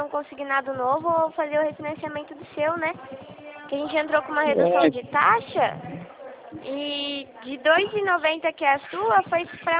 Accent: Rio Claro, São Paulo, Brazil; eu sou daqui de Rio Claro também, né?

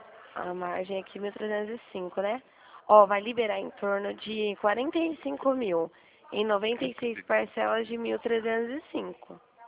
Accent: Dracena, São Paulo, Brazil; Eu sou de Dracena. aqui perto.

